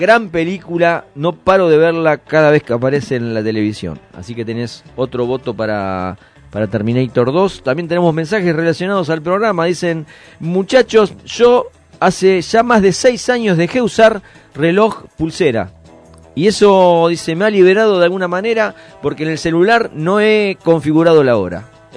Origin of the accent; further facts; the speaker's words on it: Tucumán, Argentina; ¡Soy de Tucumán! ¡Soy de Tucumán!